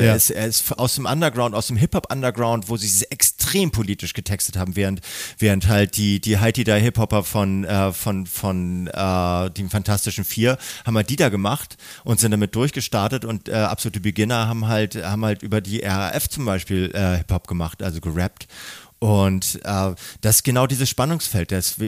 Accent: Hamburg, Germany; born there; Ich bin gebürtiger Eppendorfer

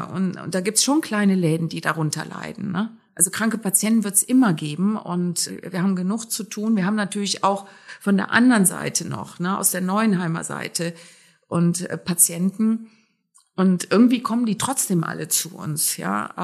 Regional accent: Cologne, North Rhine-Westphalia, Germany; Ich selber bin ja Kölnerin von Haus aus, also ich komme aus einer Großstadt.

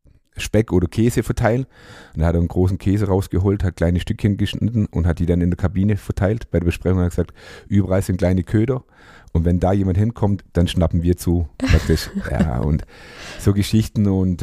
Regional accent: Ulm, Baden-Württemberg, Germany; Da ich ja auch gebürtiger Ulmer bin und mit 5 Jahren wirklich in dem Verein mit Fußballspielen angefangen habe.

